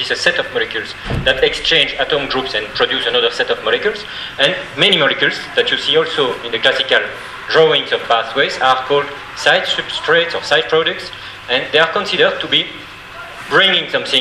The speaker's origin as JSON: {"language": "English", "country": "Belgium", "lives_now": "Marseille, France", "said": "I'm coming from Belgium. I'm Belgian, and I used to work in the Université Libre de Bruxelles in Brussels until last year. And since 1 year, I'm now working in France, in the south of France, in Marseille."}